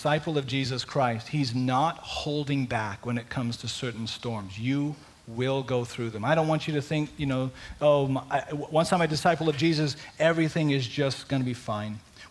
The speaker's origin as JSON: {"language": "English", "country": "United Kingdom", "said": "You know, as a, I'm British, so I have a certain way of conducting myself."}